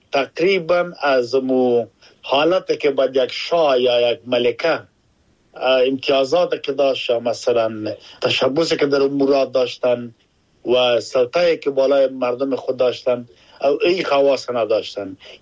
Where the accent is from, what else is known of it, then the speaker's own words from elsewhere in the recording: Afghanistan; now in United Kingdom; ما افغان هستم در انگلستان زندگی می کنم، یک خود ما افغان هستم مسلمان هستم